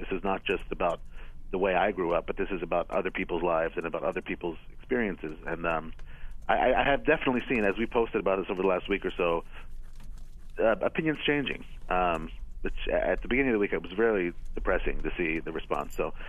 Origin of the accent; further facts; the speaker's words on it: Baltimore, Maryland, United States; I grew up in Baltimore